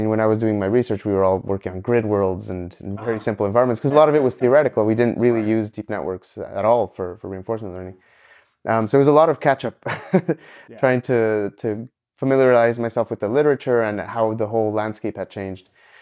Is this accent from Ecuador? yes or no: yes; Ecuador; moved away as an adult; now in Montreal, Canada; Well, originally I'm from Ecuador, and I moved to Canada after high school to come study at McGill.